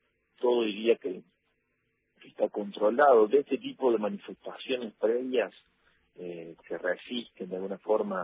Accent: Argentina; soy argentino.

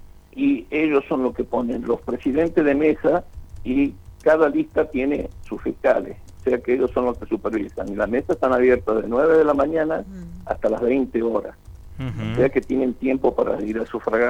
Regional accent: San Miguel de Tucumán, Tucumán, Argentina; Yo soy de San Miguel de Tucumán

